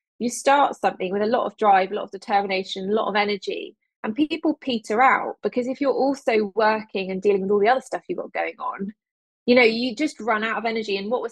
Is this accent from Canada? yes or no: no; Jersey; I grew up in Jersey. We don't have party politics.